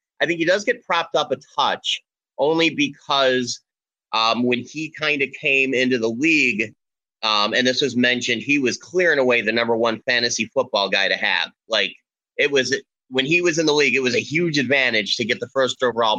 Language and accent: English; Buffalo, New York, United States; I'm going to put OJ Simpson in because I'm from Buffalo. Duh.